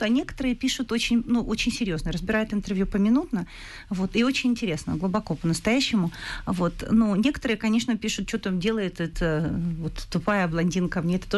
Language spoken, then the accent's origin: Russian; Donbas, Ukraine; first language ru; для меня мой родной язык, я сама с Донбасса, русский.